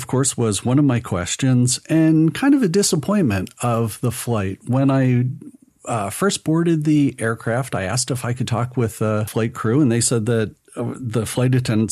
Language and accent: English; New Jersey, United States; Sorry, I'm from New Jersey, so I get to make fun of them.